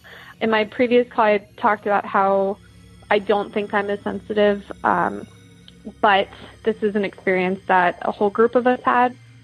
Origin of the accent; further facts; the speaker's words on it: Columbus, Ohio, United States; I'm from Columbus, Ohio. I actually just called in a few minutes ago for another story, but I figured I'll go ahead and tell this extra one. I am 29 years old, and again, Columbus, Ohio.